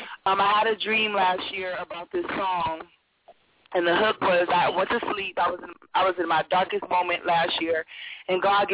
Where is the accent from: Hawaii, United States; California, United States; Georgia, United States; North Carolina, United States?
California, United States; I'm from California. I came from California to Texas.